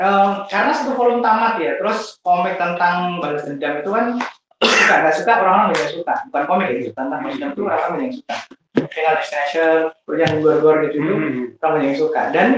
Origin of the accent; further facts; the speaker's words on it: Java, Indonesia; Oh, maaf, saya orang Jawa.